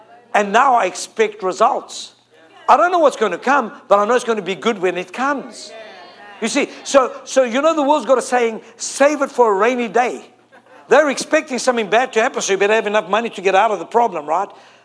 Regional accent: South Africa; I'm from Africa. I can get away with it, okay? I'm South African. We do those things in South Africa.

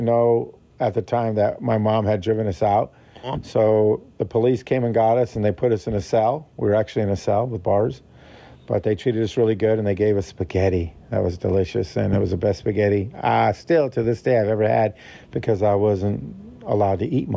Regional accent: Colorado, United States; born there; or my life when I was born in Colorado?

